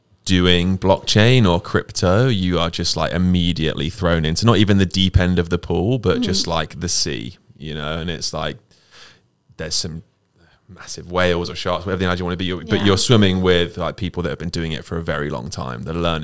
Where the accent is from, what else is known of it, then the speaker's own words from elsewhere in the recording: United Kingdom; I'm a British person.